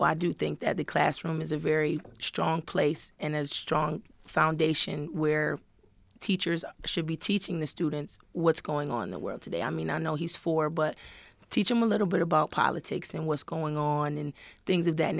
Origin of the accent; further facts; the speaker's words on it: Laurel, Maryland, United States; also born or lived in Rochester, New York; I was born here in Rochester, New York. I was actually raised in Laurel, Maryland.